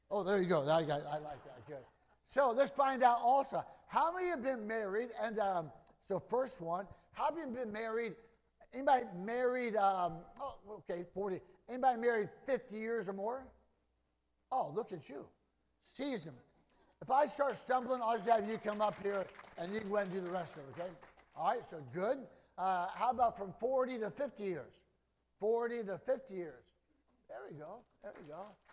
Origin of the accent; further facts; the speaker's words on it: Ohio, United States; also born or lived in Minnesota; And so I'm from Ohio. I went up to Minnesota to play football after high school.